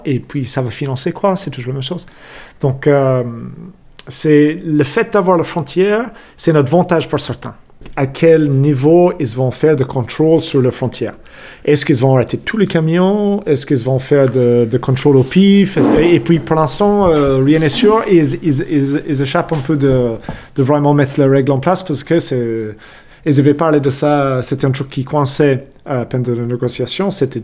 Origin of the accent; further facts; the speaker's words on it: Ireland; moved away as an adult; now in France; Nous, on vient d'Irlande du Sud, car elle était née à Belfast, par contre, nos pères, on vient d'Irlande du Nord. Donc, on connaît un peu les deux côtés de l'Irlande. Tous nos cousins et compagnie sont toujours en Irlande du Nord.